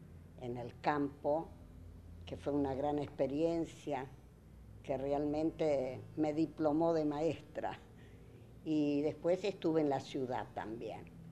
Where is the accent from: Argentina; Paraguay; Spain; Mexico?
Argentina; Concepción del Uruguay, Entre Ríos; yo soy de la provincia de Entre Ríos. Se llama así porque está surcada por ríos, ¿verdad? Y junto con Corrientes y Misiones forman lo que se llama la Mesopotamia Argentina. Nací en Concepción del Uruguay, una ciudad a orillas